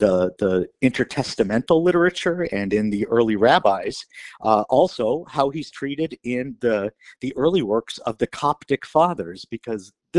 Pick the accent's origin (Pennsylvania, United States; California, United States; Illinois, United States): Pennsylvania, United States; Pittsburgh; Yeah, I often have to go back to my hometown for the good stuff, and that's about 5 hours away.